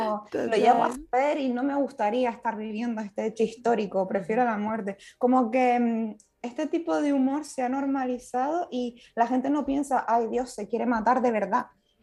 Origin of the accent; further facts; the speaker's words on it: Puerto Rico; yo también soy de Puerto Rico.